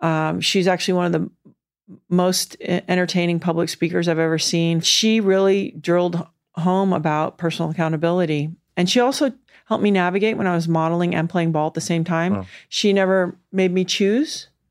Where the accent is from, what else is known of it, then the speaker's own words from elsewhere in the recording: U.S. Virgin Islands; now in Kauai, United States; I grew up in the Virgin Islands, which is great. I live on Kauai part-time, which is pretty spectacular.